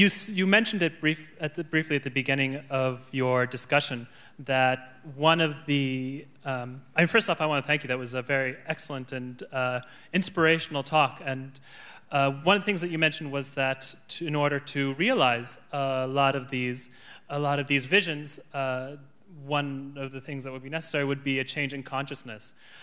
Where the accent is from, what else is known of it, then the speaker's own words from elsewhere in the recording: San Diego, California, United States; And I'm from San Diego myself